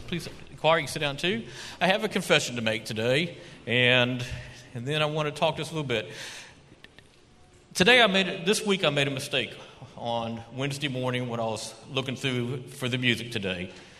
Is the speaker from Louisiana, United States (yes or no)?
yes; New Orleans, Louisiana, United States; And I grew up in New Orleans from seventh grade up. Now, you can tell I wasn't born and raised there.